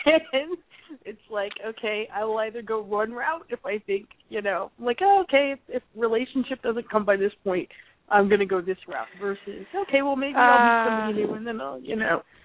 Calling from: Louisiana, United States; I'm calling from Louisiana.

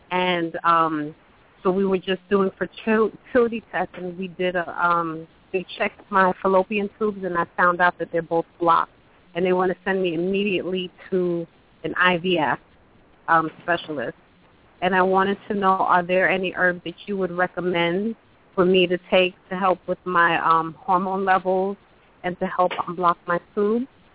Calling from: Virginia, United States; I'm a first-time caller. I'm calling from Virginia, Northern Virginia, near Washington, D.C.

